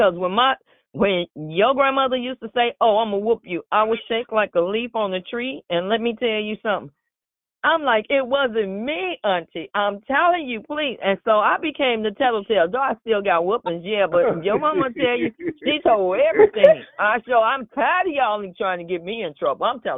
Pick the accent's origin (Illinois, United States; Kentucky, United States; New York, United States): Illinois, United States; Chicago; Look, I'm from Chicago too, but I didn't get paddled until I got to Kankakee area, Pembroke.